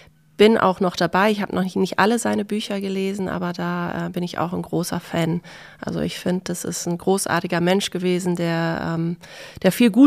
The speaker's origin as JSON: {"language": "German", "town": "Ibiza", "region": "Balearic Islands", "country": "Spain", "tie": "born or raised there", "said": "das ist die Insel, auf der ich teilweise aufgewachsen bin in Spanien."}